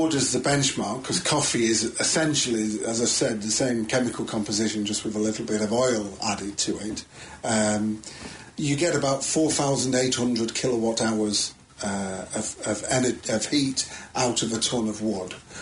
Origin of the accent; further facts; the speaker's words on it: Manchester, North West England, United Kingdom; I certainly want to go beyond Manchester, but you know, it's Manchester's my hometown.